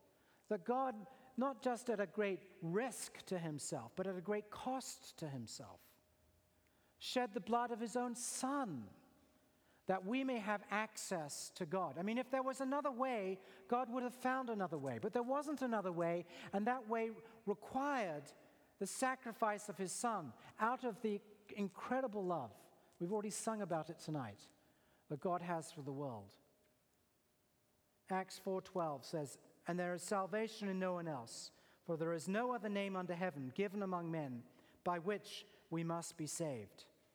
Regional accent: England, United Kingdom; born there; I was born in England

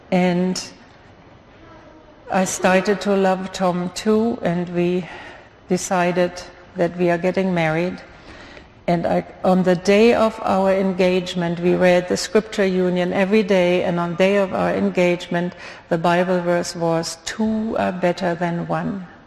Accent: Germany; And he knew that I was from Germany. He asked me where I was from. I said, from Germany.

